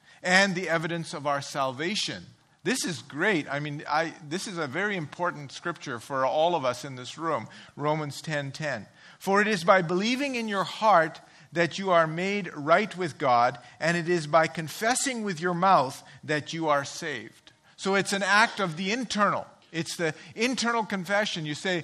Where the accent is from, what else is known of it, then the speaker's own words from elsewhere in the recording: England, United Kingdom; so I grew up in England, okay?